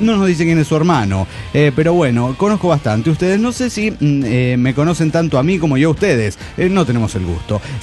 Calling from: Mexico City, Mexico; del DF mexicano.

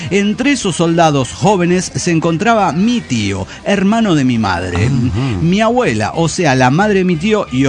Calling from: San Salvador, El Salvador; Soy la tuitera de San Salvador, El Salvador.

